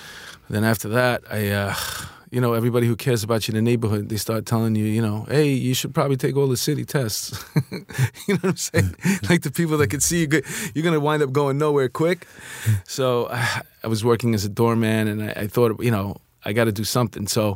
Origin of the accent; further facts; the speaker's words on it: New York, United States; I'm here from New York. My parents came here in like 1964. My mother came from Czechoslovakia.